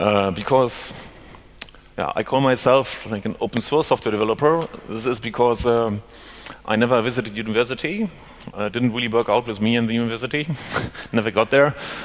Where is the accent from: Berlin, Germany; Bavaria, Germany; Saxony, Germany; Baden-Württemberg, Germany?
Saxony, Germany; Leipzig; so I'm from Leipzig, which is a city here in Southeast Germany.